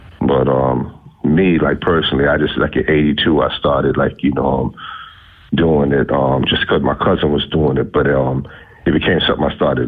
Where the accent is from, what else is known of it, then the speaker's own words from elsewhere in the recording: Brooklyn, New York, United States; Well, I'm from Brooklyn.